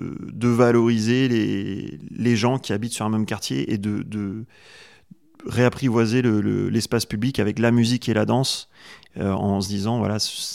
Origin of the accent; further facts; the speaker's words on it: France; J'ai eu la chance, le privilège en tant que Français, de pouvoir voyager librement